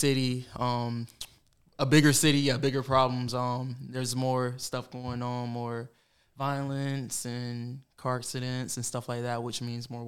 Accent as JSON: {"language": "English", "town": "Wilmington", "region": "North Carolina", "country": "United States", "tie": "born or raised there", "said": "So I grew up, I'm from Wilmington, born and raised."}